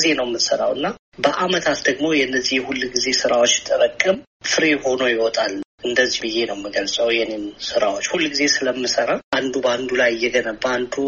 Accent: Ancharo, Amhara, Ethiopia; እኔም በልጅነቴ አንቻሮ በምትባል ተራራማ አካባቢ ነው ያደግኩት።

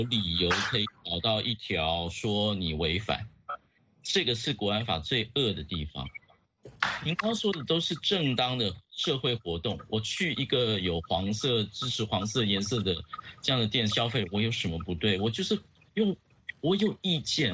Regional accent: Hong Kong

